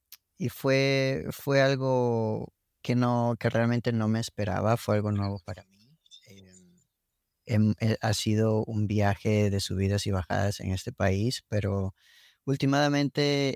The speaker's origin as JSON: {"language": "Spanish", "country": "Mexico", "said": "yo soy de México, como dije, un pueblo pequeño. El paso allá es un poco más lento."}